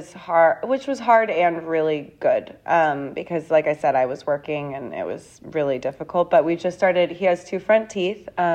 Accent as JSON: {"language": "English", "region": "London", "country": "United Kingdom", "tie": "born there", "said": "No, I was born in London, actually."}